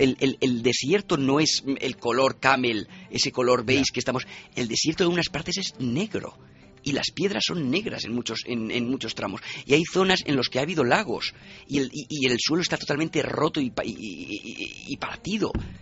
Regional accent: Valladolid, Castile and León, Spain; primero yo soy de Valladolid

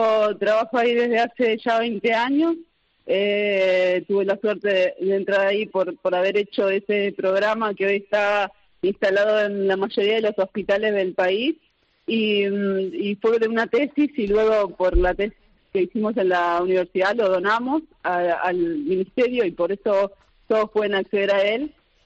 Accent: Argentina; Somos los argentinos los que nos vamos para allí.

